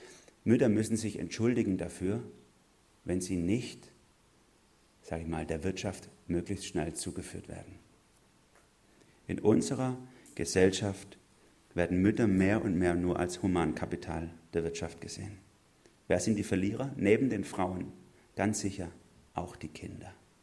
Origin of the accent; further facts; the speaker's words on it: Germany; Und hier können wir als Deutsche ganz sicher sehr viel davon lernen.